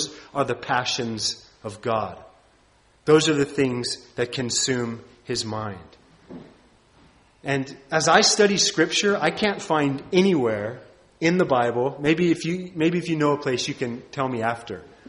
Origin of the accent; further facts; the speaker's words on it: United States; As an American, I love my country. I'm not against my own country.